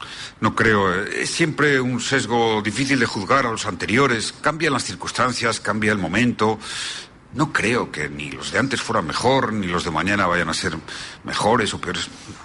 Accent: Ponferrada, Castile and León, Spain; un partido de la Ponferradina en mi tierra.

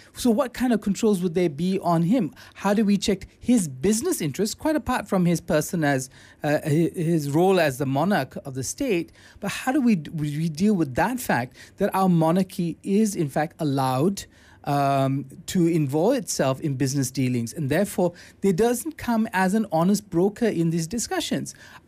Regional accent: Johor, Malaysia; risking the charge of Derhaka, because I'm from Johor

